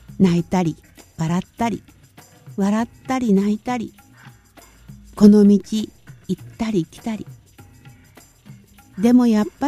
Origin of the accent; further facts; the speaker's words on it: Fukushima, Japan; いつの間にか私も自分のふるさと福島を思い出して重ねておりました。本当に年を取るとともにふるさとを思う気持ちが強くなり、なんだか里帰りしたくなりました。